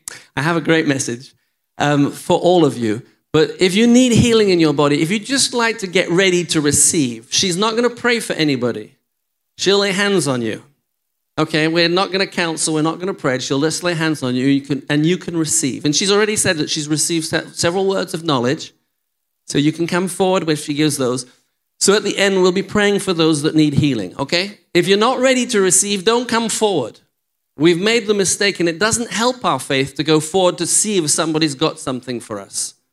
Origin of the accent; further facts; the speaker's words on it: England, United Kingdom; So I'm from England, okay? Just have to apologize to start with. You'll get used to my accent as we go on.